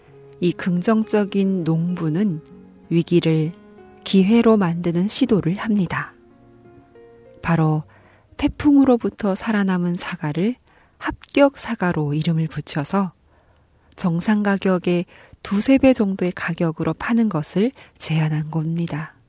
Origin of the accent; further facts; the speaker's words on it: North Korea; 저는 탈북민 방송원